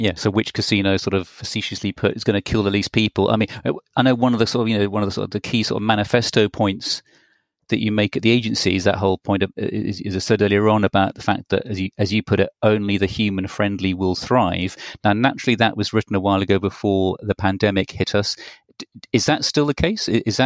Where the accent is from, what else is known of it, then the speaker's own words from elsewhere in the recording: United Kingdom; being very British, I'm not familiar with Zappos